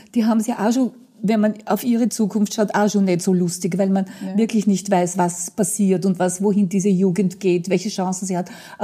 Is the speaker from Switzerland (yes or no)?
no; Vienna, Austria; Ich bin ein Kind der Stadt Wienerin seit 1943.